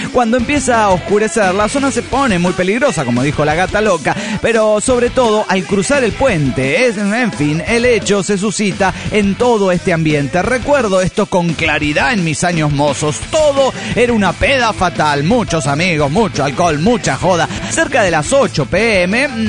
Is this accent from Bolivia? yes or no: yes; Tarija, Bolivia; de Tarija, Bolivia.